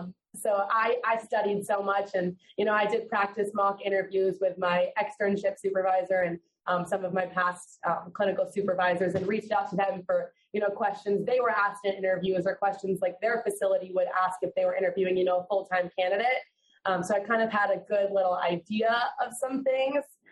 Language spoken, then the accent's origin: English; Fort Lauderdale, Florida, United States; So I'm from Fort Lauderdale. So I started local and just started calling, you know, all of the hospitals near me and through the state.